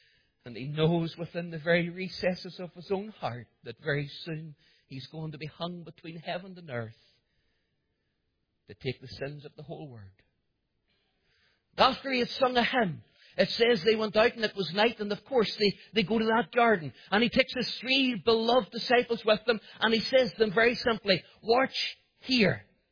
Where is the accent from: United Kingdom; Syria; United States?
United Kingdom; Cookstown, Northern Ireland; because I grew up in Cookstown Gospel Hall, I use the King James Version.